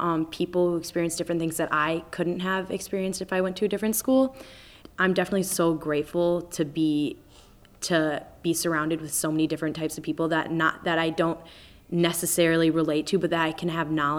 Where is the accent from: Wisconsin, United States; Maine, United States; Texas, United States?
Wisconsin, United States; Milwaukee; I felt it wasn't like growing up in the Milwaukee public school system.